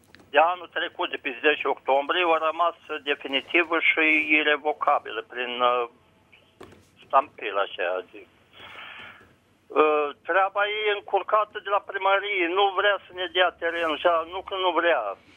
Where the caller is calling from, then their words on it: Vaslui, Vaslui County, Romania; sunt de la Vaslui.